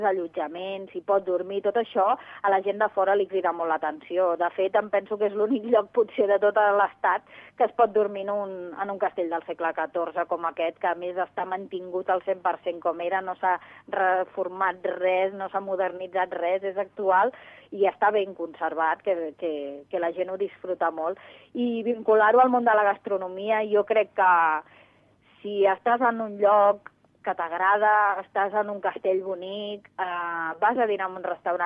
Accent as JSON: {"language": "Catalan", "town": "La Floresta", "region": "Catalonia", "country": "Spain", "tie": "born there", "said": "jo sóc nascuda aquí a la Floresta i els meus pares tenen la casa en propietat, que és on ara està ubicat el restaurant"}